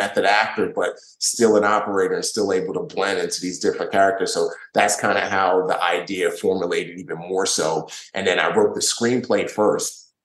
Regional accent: Nigeria; the character's from Nigeria, just like I was from Nigeria.

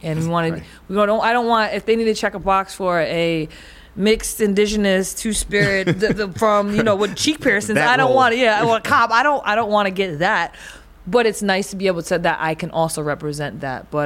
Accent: New England, United States; Then you mix it with the fact that I come from New England, from a first contact tribe that was damn near wiped out.

